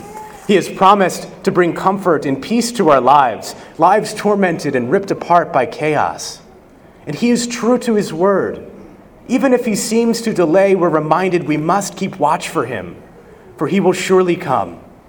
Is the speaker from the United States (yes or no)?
yes; Baltimore County, Maryland, United States; Now, I wasn't going to get into the fact that I'm actually from Baltimore County, and that's pretty different than Baltimore City.